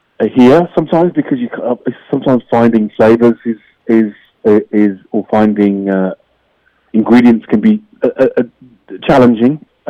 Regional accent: England, United Kingdom; now in Canada; I come from England

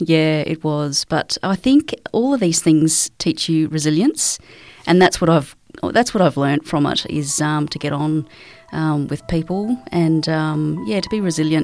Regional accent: Queensland, Australia; I'm born and bred in Queensland.

